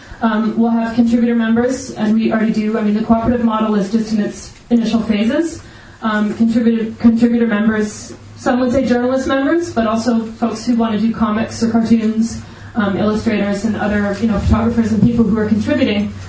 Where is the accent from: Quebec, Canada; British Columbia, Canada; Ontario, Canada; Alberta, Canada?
British Columbia, Canada; Maple Ridge; I grew up in Maple Ridge